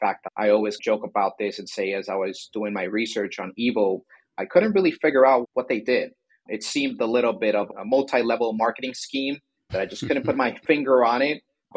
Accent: Miami, Florida, United States; also born or lived in Colombia; I was born in Miami, raised in Miami, but I did live. By the time I was one, I moved back to Colombia, my mother and siblings. I spent there the majority of my early life before going back to Miami.

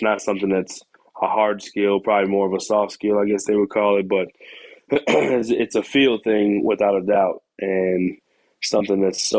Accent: Texas, United States; now in Utah, United States; probably one of the most challenging years personally, first time that far away from home. I'm in Utah, I'm from Texas.

